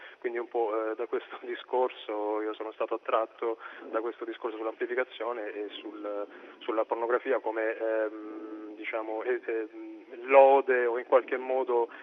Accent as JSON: {"language": "Italian", "region": "Apulia", "country": "Italy", "tie": "born or raised there", "said": "quindi è della zona del Capo di Leuca, anzi precisamente di una quindicina di chilometri che separano il mio paese, che è Querita del Capo, l'ultimo paese del Capo, da Santa Maria di Leuca"}